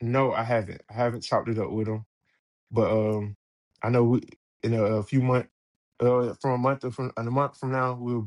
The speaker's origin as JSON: {"language": "English", "town": "Griffin", "region": "Georgia", "country": "United States", "said": "Man, growing up, we used to, we were country. So I'm from Griffin, Georgia. It's number straight country, horses, all types of stuff."}